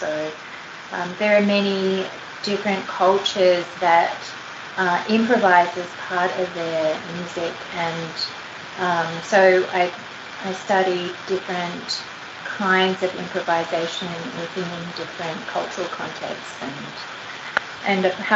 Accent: Gold Coast, Queensland, Australia; also born or lived in New Zealand / Sydney; now in Los Angeles, United States; And I grew up in New Zealand until I was seven, and then we moved to Queensland in Australia, and I grew up on the Gold Coast there

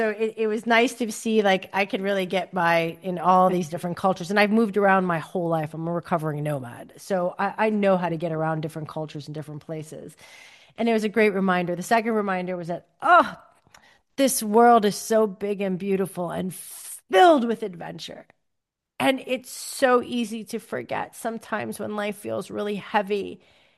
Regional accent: United States; now in Copenhagen, Denmark; I live in Copenhagen, though I'm from the States, and the work visa was tied to my job

